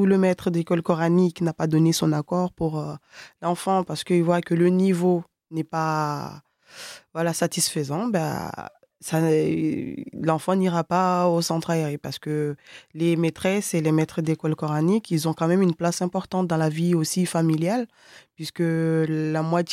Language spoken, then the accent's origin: French; Mayotte; Mon enfance à Mayotte s'est déroulée assez bien, je trouve.